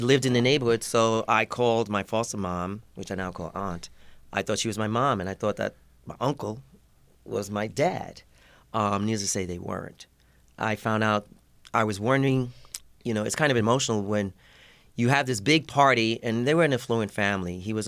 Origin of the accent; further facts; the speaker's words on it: New York, United States; also born or lived in Brooklyn; I'm originally from Spanish Harlem, New York, Upper Manhattan, El Barrio.